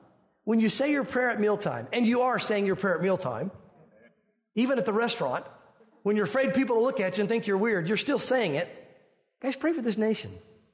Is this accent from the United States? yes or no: yes; the South, United States; I'm not saying that means that the South was in darkness. I'm from the South, so don't take this wrong.